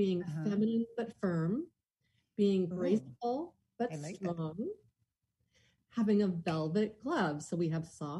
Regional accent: La Cañada, California, United States; I grew up in La Cañada, but my dad was a carpet salesman. We were the very middle class.

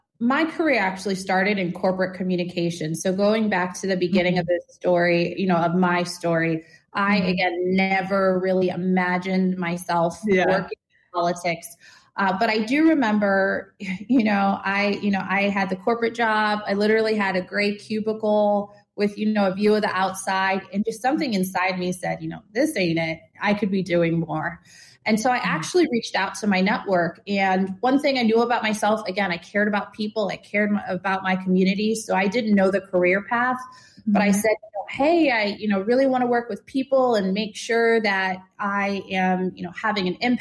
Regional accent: Denver, Colorado, United States; You know, I'm from Denver, Colorado.

